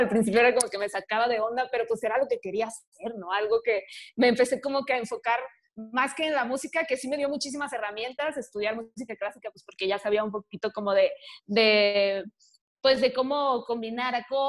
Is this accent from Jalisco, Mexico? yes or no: no; Culiacán, Sinaloa, Mexico; Creciendo en Culiacán, Sinaloa, que es una ciudad súper, súper violenta